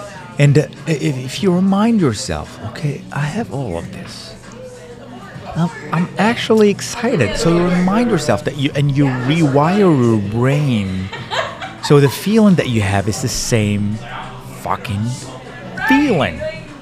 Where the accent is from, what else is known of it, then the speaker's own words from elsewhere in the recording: Morocco; And I'm from Morocco.